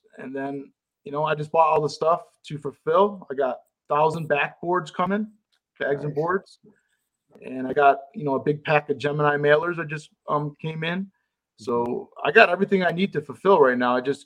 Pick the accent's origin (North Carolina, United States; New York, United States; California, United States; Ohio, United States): New York, United States; Utica